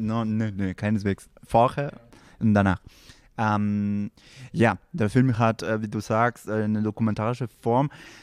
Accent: Peru; German is a second language; Ich komme aus Peru, nicht andauernd Deutsch

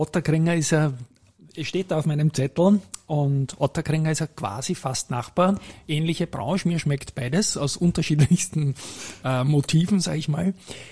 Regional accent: Vienna, Austria; Ich bin ja aufgewachsen in Donaustadt

